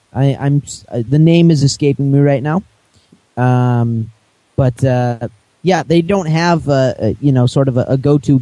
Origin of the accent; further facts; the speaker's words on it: Canada; As a Canadian, I am upset.